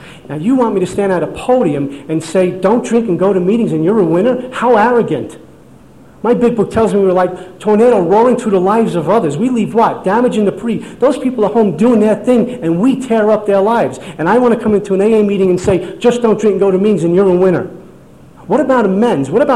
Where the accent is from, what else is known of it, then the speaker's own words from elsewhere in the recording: Brooklyn, New York, United States; Growing up in Brooklyn, I thought I was Michael Corleone for a while.